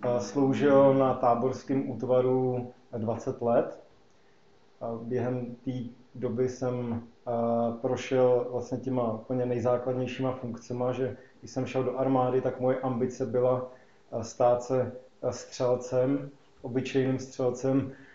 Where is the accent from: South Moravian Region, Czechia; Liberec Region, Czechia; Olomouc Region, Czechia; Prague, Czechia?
Liberec Region, Czechia; Brniště; pocházím z Brniště v severních Čechách a k Bohu jsem přišel, nebo Krista jsem potkal zhruba ve 13 letech